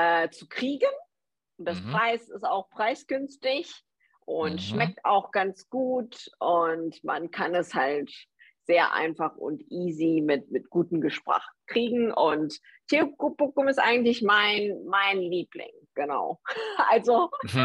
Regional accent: Germany; born there; first language Korean; German is a second language; Ich bin in Deutschland geboren, habe auch 4 Jahre in Frankfurt gearbeitet.

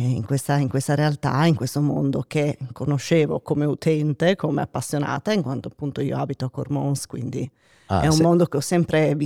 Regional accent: Canada; born there; Italian is a second language; Io ho origini canadesi, sono nata in Canada.

